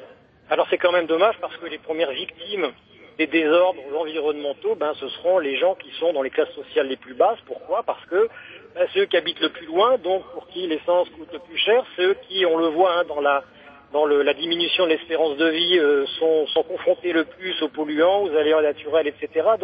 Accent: Hauts-de-France, France; Je suis originaire du Nord, voilà. Et le monde ouvrier, j'ai baigné dedans.

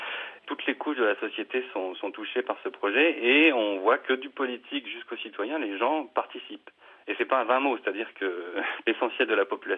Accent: Germany; On consomme moins, on consomme à peu près 26% de moins d'électricité que les Français.

